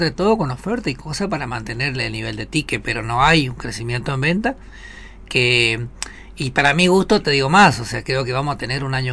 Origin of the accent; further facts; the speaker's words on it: Argentina; porque merecemos como argentino.